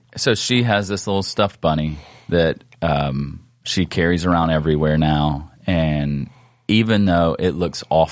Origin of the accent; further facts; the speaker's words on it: South Carolina, United States; also born or lived in New Orleans; I lived in Louisiana for a while. You know, I'm from South Carolina, but lived in New Orleans. So you get some Cajun accent, maybe bonbon.